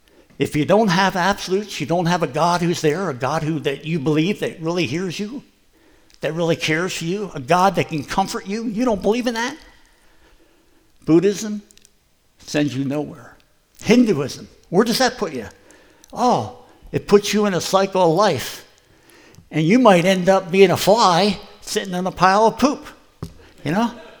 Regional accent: East Coast, United States; I'm from the East Coast

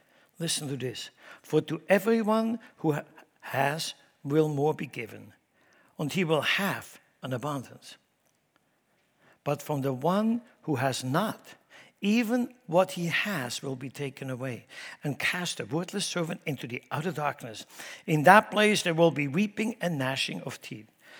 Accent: Switzerland; accent: Swiss; English is a second language; I never apologize for my accent. Never. If you want to challenge me, speak Swiss to me. I do just fine.

